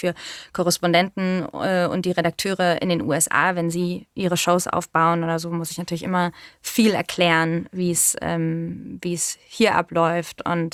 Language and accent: German; Germany; Und zwar, ich bin ja in Deutschland geboren und war aber immer, wie soll ich sagen, also sie wurde jedenfalls immer das Gefühl gegeben, wir sind die Ausländer in der Klasse.